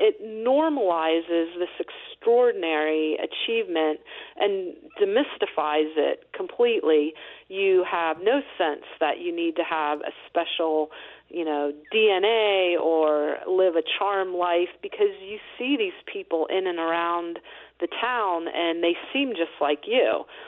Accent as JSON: {"language": "English", "town": "Santa Clara", "region": "California", "country": "United States", "tie": "born or raised there", "said": "I grew up in Santa Clara, California in the 1970s when, believe it or not, it had a lot of the same qualities that I recognized in Norwich. It was a largely agrarian town"}